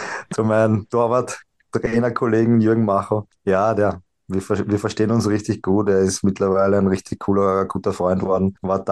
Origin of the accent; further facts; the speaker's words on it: Vienna, Austria; Ich bin aufgewachsen in Simmering, war da, ja, war ein schönes Pflaster, muss ich sagen.